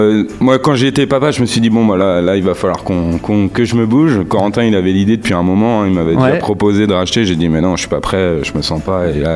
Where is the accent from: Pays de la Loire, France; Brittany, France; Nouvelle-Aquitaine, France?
Brittany, France; Et de la musique traditionnelle aussi, parce qu'on est breton.